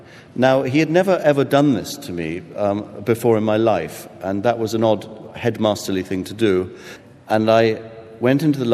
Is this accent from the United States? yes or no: no; England, United Kingdom; And I must say, I'm a man, and I'm a British man, but by George, I came very close to weeping when I read that.